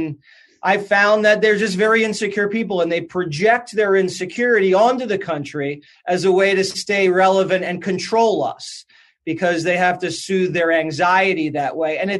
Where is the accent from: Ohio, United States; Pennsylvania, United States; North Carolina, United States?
Pennsylvania, United States; Philadelphia; Yeah, so I grew up in Philly and in the Northeast.